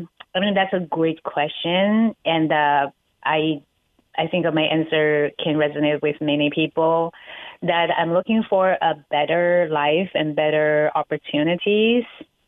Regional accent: China; now in United States; Just because, growing up in China, everybody save money and then want to put into real estate.

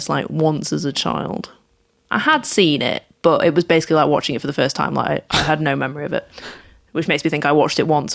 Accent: United Kingdom; But I have to say, being British, I think part of the impact of Michael Jordan is lost on me

